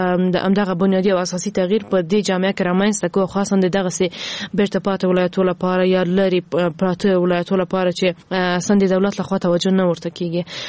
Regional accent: Ghazni, Afghanistan; ما په خپل ولایت کې چې زه هم د غزنی یم،

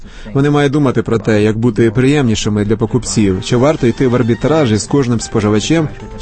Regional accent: Czechia; Ukrainian is a second language

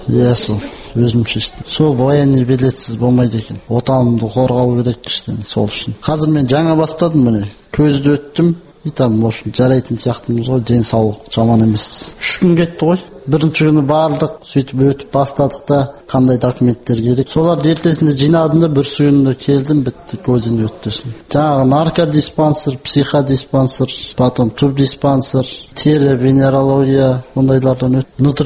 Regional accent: East Kazakhstan Region, Kazakhstan; Туған жерім Шығыс Қазақстан облысы.

